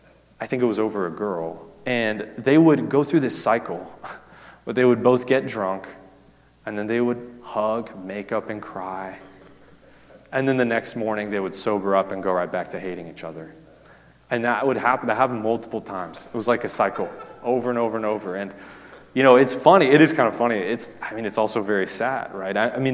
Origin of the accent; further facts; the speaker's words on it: Missouri, United States; now in Kentucky, United States; especially here in Kentucky and in my home state of Missouri, which were border states